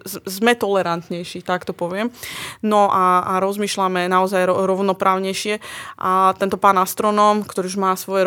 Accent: central Slovakia, Slovakia; ja, ktorá som tuto zo stredného Slovenska, študovala som jazyky, tlmočníctvo

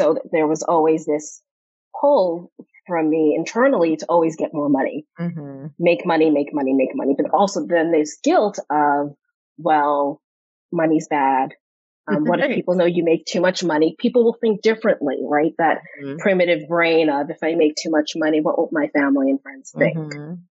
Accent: New York City, New York, United States; I am a Black woman. I'm first generation American. I grew up in New York City.

